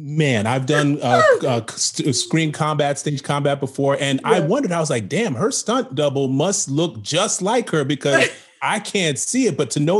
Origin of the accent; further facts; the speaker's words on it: New York, United States; also born or lived in Schenectady / New Rochelle; I'm from upstate New York. I was born in Schenectady, New York.